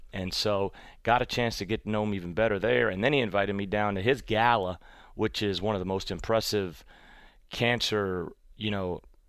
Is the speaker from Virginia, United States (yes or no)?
yes; Virginia, United States; I grew up really on Big East basketball and some ACC basketball just living in Virginia.